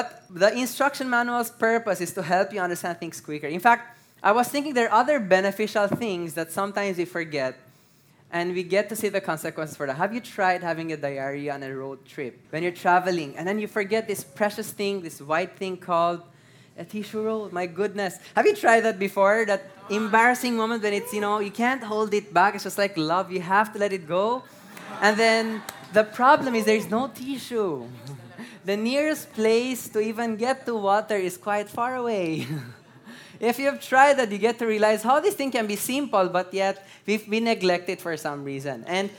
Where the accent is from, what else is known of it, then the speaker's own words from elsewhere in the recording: Iran; And if you know me, I'm from Iran.